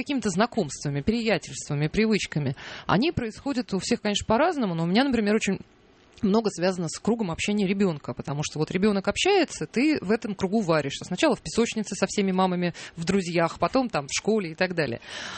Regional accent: Moscow, Russia; я никогда не меняла место жительства. Я вообще из Москвы больше, чем на месяц, по-моему, в жизни не уезжала.

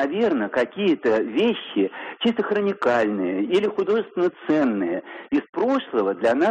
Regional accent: Moscow, Russia; я из Москвы.

